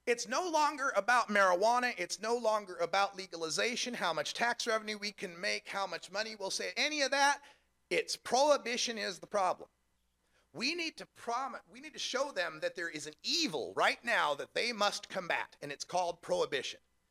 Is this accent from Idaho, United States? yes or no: yes; Idaho, United States; I'm originally from Idaho, where we have 2 strains. Got some and don't. That's it, 2 strains. Very red state. In fact, I'm from the conservative county in Idaho.